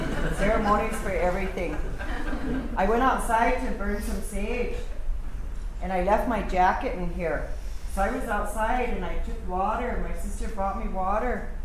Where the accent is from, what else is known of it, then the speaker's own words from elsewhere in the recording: South Dakota, United States; My Teoshpai is the Iteshicha Teoshpai from the Lakota Nation. I come from the Oglala Band, the largest band of the Lakota campfire, which is the largest campfire.